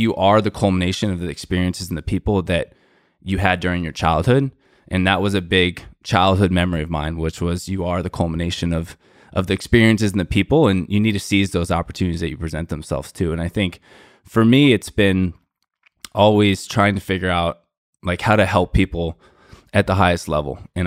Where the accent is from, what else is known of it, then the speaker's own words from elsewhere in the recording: Florida, United States; lived and grew up in South Florida. Virginia was like the farthest north I'd ever been from growing up in Florida.